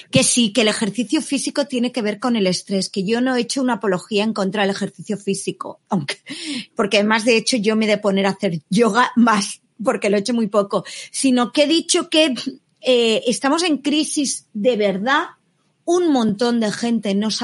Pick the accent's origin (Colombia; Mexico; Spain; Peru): Spain; Barcelona, Catalonia; Yo soy sansenca. Yo vivo en el límite entre Sants y Hostafrancs. Yo soy de Sants.